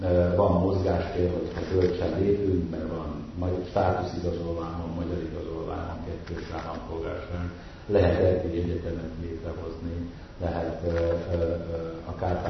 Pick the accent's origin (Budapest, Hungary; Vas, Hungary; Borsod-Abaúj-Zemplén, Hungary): Budapest, Hungary; born there; én már Pesten születtem, de gyerekkoromban mindig határon túl töltöttük